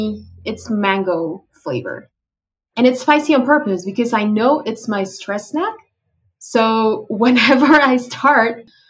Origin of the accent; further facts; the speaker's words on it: Mexico City, Mexico; I was born and I grew up in Mexico City, which is Mexico's capital. So it's a very noisy, very fast-paced, very crowded city. I grew up with that, so it's okay, it feels like home.